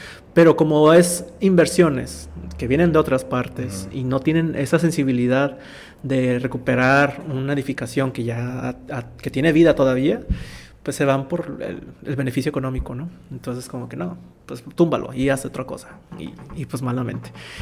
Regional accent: Tijuana, Baja California, Mexico; yo soy nacido en Tijuana, uh-huh. Llevo toda mi vida viviendo en Tijuana

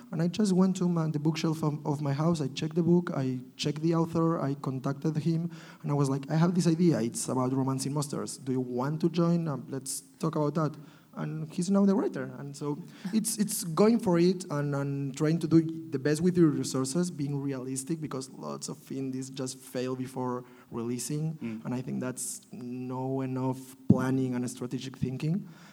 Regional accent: Barcelona, Catalonia, Spain; English is a second language; By the way, I'm from Barcelona, Spain.

